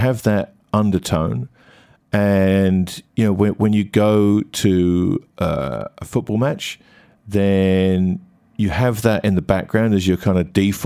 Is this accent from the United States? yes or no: no; United Kingdom; as I grew up in Britain, the culture was always finding things in people to make fun